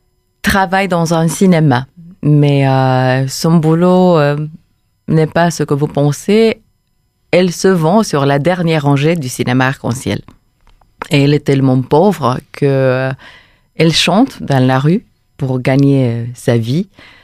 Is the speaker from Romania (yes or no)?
yes; Romania; French is a second language; moved away; j'ai quitté la Roumanie en 2003 et je suis retournée en 2014.